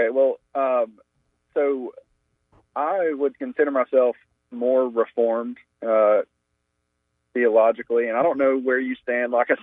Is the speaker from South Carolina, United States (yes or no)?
yes; South Carolina, United States; I'm from South Carolina. I grew up at a Southern Baptist church.